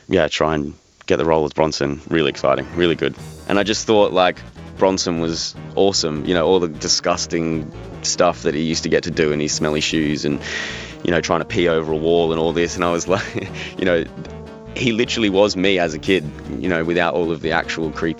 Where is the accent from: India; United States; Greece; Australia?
Australia; Sydney, New South Wales; I'm from Sydney originally, and I am, how old am I, 27.